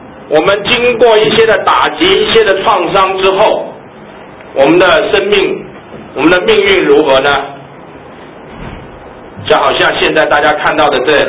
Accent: China; 因为我们是中国人，所以呢我们必须呢懂得呢中文

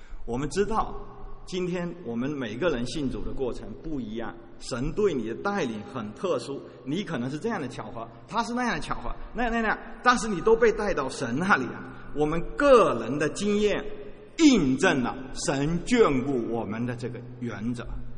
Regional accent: China; 我不知道有没有像我们中国人面子一样

